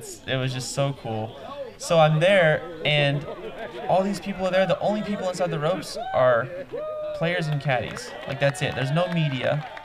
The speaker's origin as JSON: {"language": "English", "town": "San Angelo", "region": "Texas", "country": "United States", "tie": "born or raised there", "said": "In my hometown of San Angelo, Texas, that's where it started. But it's like this little West Texas town"}